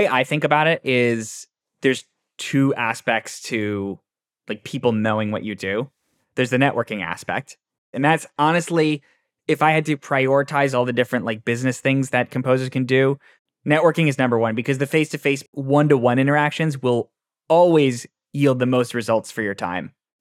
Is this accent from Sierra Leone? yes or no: no; Connecticut, United States; Because in my hometown, I come from a nice, well-off suburb in Connecticut, and I get paid pretty well for piano lessons.